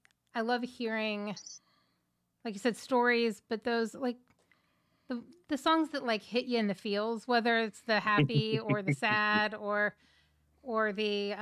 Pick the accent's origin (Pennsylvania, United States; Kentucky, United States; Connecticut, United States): Kentucky, United States; also born or lived in Tennessee; I grew up in Kentucky and Tennessee, so like we've got the South kind of represented